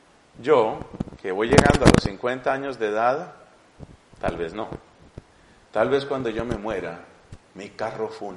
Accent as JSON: {"language": "Spanish", "country": "Colombia", "said": "Resulta que en mi país, yo soy de Colombia, en mi país hace ya unos años"}